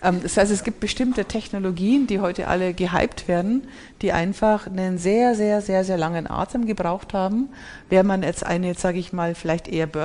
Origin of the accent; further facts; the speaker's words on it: Bavaria, Germany; Ich bin aus Bayern, das läuft eh von selber